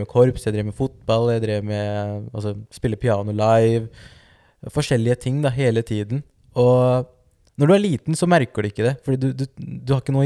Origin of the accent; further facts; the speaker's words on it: Oslo, Norway; fordi jeg er liksom fra Groruddalen